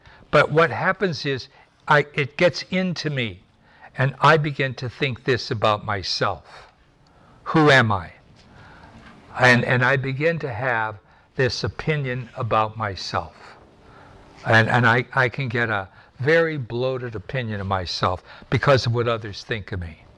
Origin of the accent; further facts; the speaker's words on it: Wilkes-Barre, Pennsylvania, United States; born there; When I was born on June the 13th, 1928, that's 83 years ago, in Wilkes-Barre, Pennsylvania, my mother and father, I was their firstborn.